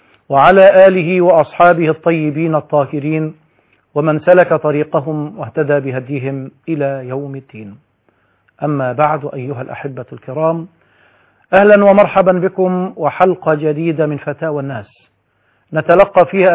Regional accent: Egypt; في بلدنا مصر

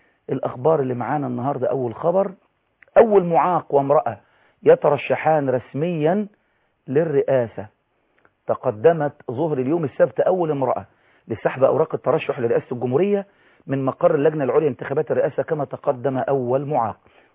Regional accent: Egypt

